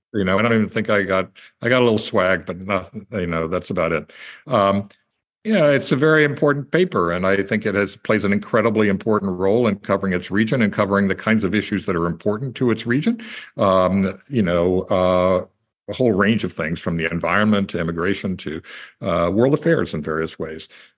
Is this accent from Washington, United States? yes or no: no; Tampa, Florida, United States; now in Berkshire County, United States; I read my hometown newspaper, the Tampa Bay Times now. I read my local paper, the Berkshire Eagle. I live in Berkshire County and Massachusetts.